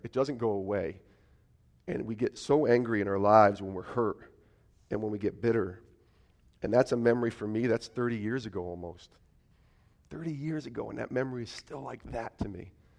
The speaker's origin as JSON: {"language": "English", "town": "Albany", "region": "New York", "country": "United States", "tie": "born or raised there", "said": "I grew up in Albany, New York."}